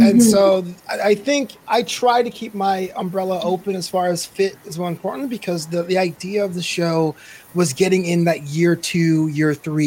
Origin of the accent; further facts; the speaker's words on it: New York City, New York, United States; now in Los Angeles, United States; So I'm from Brooklyn. I live in Los Angeles now, but I'm from Brooklyn.